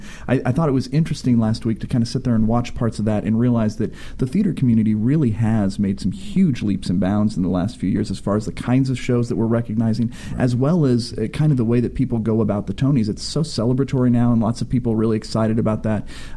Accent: Kentucky, United States; I was raised in Kentucky

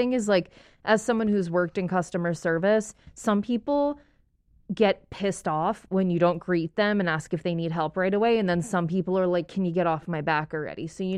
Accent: New Jersey, United States; I'm from Jersey, and it's not legal at all back east.

